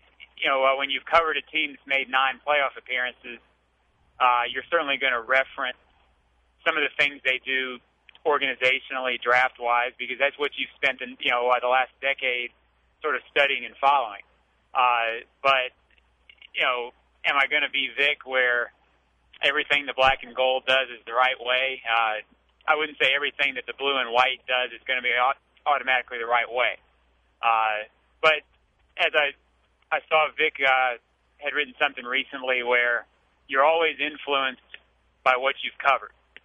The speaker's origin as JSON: {"language": "English", "town": "Jacksonville", "region": "Florida", "country": "United States", "tie": "born or raised there", "also_born_or_lived": "Indiana, United States", "said": "As far as where I'm from, I was born in Indiana, but we only spent about 3 or 4 years there. And you know, I consider myself from Jacksonville."}